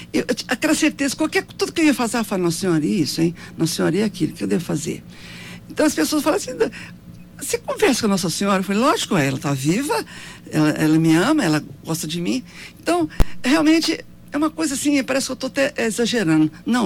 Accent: Campina Verde, Minas Gerais, Brazil; born there; Não. Eu nasci numa cidade chamada Campina Verde.

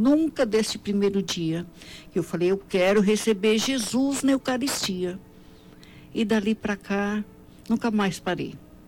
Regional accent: Araçatuba, São Paulo, Brazil; also born or lived in Guararapes; eu sou de Guararapes, estado de São Paulo. Fiquei ali até os 7 anos. Depois fui para Araçatuba. Saí de lá com 22 anos. Meus pais... muito católicos

